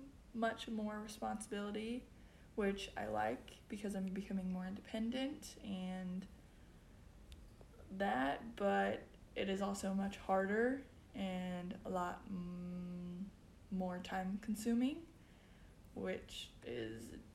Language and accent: English; Platte City, Missouri, United States; also born or lived in Wichita, United States; I was born in Wichita, Kansas. I lived there for 2 years, and then we moved here to Platte City, where I have grown up ever since.